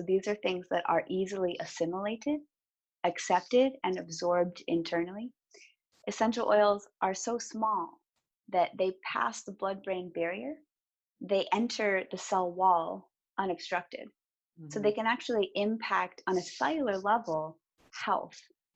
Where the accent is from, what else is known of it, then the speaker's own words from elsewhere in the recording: Hollywood, California, United States; I mean, I'm from Hollywood, California.